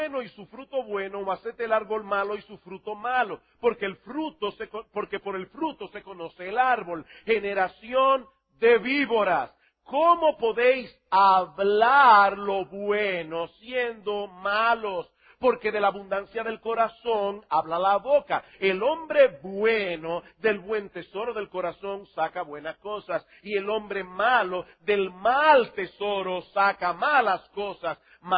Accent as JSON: {"language": "Spanish", "country": "Dominican Republic", "said": "sí, yo soy dominicano"}